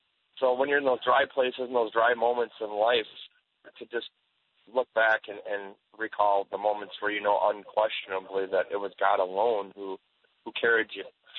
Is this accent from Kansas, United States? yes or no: no; Superior, Wisconsin, United States; Well, I'm from Superior, Wisconsin.